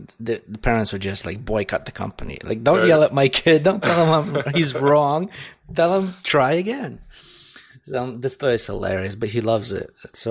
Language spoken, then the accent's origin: English; Russia; When I was growing up in Russia, we had like three toys.